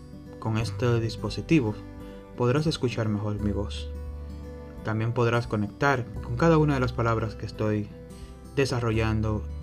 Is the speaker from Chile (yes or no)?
no; Dominican Republic; soy de la República Dominicana